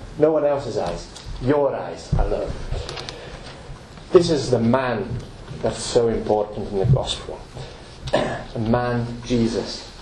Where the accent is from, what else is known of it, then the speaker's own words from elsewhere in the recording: Novi, Italy; Jesus would walk from the town where I come from Novi in Italy.